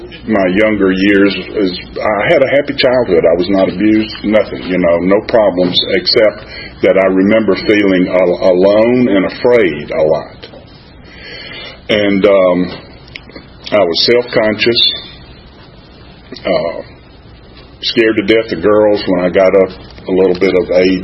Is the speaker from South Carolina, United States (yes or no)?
yes; Orangeburg, South Carolina, United States; born there; I was born in 1943 in Orangeburg, South Carolina, a little town about halfway between Columbia, the capital, and Charleston.